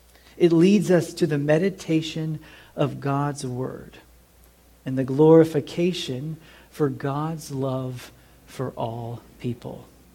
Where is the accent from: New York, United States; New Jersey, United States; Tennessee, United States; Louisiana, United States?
Tennessee, United States; Nashville; I grew up here in Nashville. I grew up at St. Henry, a Catholic parish here in Nashville.